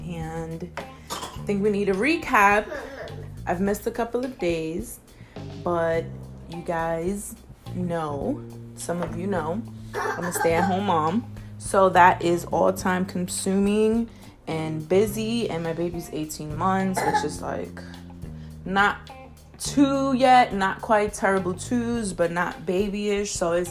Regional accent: New York City, New York, United States; And I'm from the Bronx. The Bronx is like one of the poorest places in America. Now, I wasn't a destitute poor, but I wasn't wealthy either. You know, I was in between, but I grew up in Mott Haven.

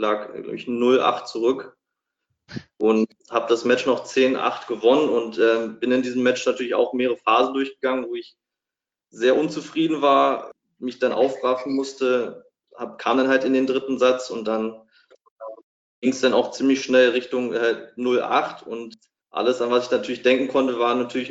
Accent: Berlin, Germany; Ich komme aus Berlin, bin Tennisspieler

